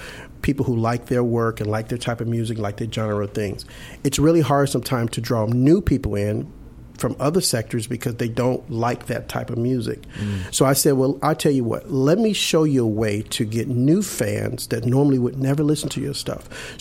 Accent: Chicago, Illinois, United States; Growing up in Chicago, I grew up on the south side of Chicago.

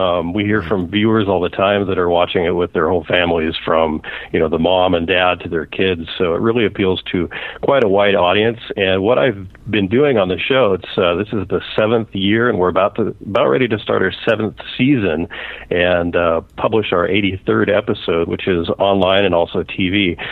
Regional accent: Seattle, Washington, United States; Actually, I grew up in the Seattle area and moved down here.

